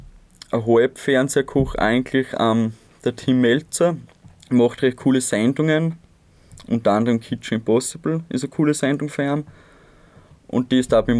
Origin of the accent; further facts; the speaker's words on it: Grundlsee, Styria, Austria; Ja, in meiner Heimat natürlich, in Grundlsee, also am Grundlsee.